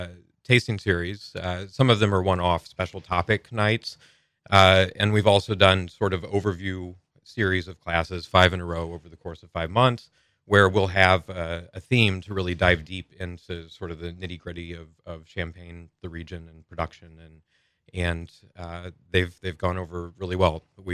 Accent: United States; also born or lived in Chicago; I actually grew up about an hour north of St. Louis.

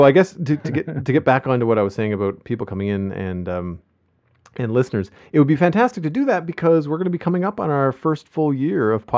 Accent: Canada; And for those of you that don't know, we're Canadian.

